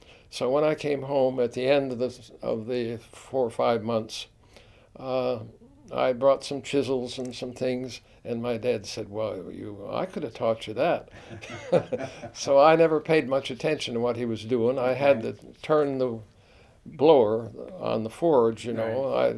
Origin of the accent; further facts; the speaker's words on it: Lovelton, Pennsylvania, United States; I was born and raised in Lovelton, Pennsylvania, of course, and in Wyoming County. And I was on a, I guess you'd call it, general farm.